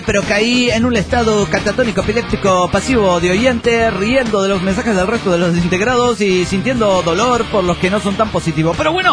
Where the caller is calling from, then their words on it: Toluca, State of Mexico, Mexico; de Toluca, México.